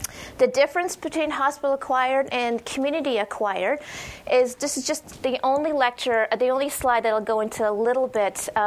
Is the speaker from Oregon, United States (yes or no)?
yes; Oregon, United States; also born or lived in Canada; I'm actually Canadian by birth, but don't hold that against me because I naturalized and moved to Oregon. I've actually been a duck all my life, and went to school there